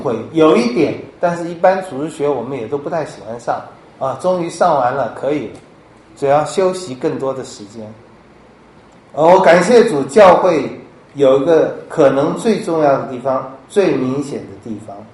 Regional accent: Taiwan; 我们台湾的很多拜假神偶像的诚啊，很诚恳的

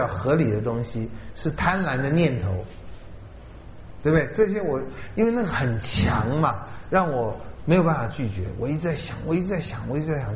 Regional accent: China; 我们中国人没有尊重法律的传统，我觉得没有。我们中国人有玩法的传统

